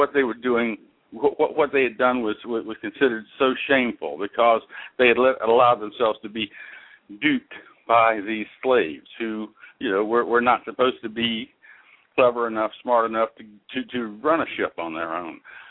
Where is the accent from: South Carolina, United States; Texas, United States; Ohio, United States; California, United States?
South Carolina, United States; I mean, I was raised in South Carolina, and I received the South Carolina education regarding slavery and the Civil War and whatnot